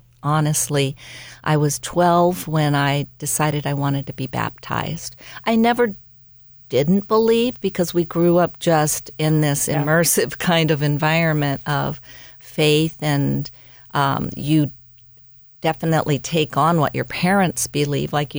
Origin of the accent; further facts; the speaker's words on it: Beverly Hills, California, United States; But I did from the age 5 on, growing up in Beverly Hills, the 90210, and went to private girls' school.